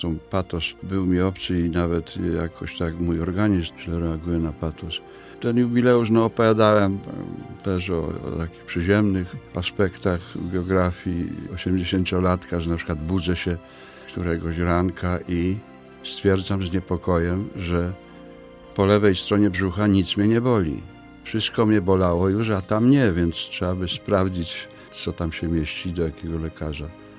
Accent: Dąbrowa Górnicza, Silesian Voivodeship, Poland; W 1945 roku ojciec się przeniósł do Dąbrowy Górniczej. Ja tam właśnie spędziłem dzieciństwo i młodość wczesną, tak do czasów maturalnych.

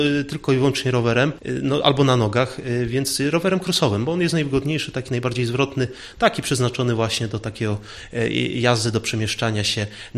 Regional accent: Nysa, Opole Voivodeship, Poland; Tak, ja jestem z Nysy

